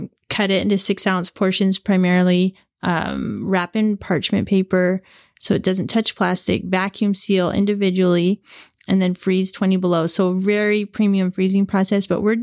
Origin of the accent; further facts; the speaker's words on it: Seattle, Washington, United States; Well, Rich and I grew up in the Seattle area in mm-hmm. Puget Sound.